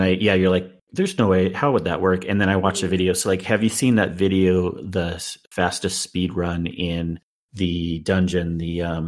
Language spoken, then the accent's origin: English; California, United States; Yeah, I grew up in California. I know what that is.